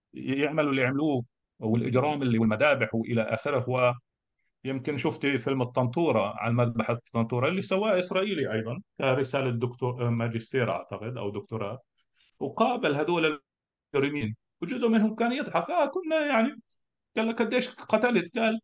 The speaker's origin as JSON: {"language": "Arabic", "country": "Palestine", "said": "طبعا متدينين عندنا في فلسطين في القدس"}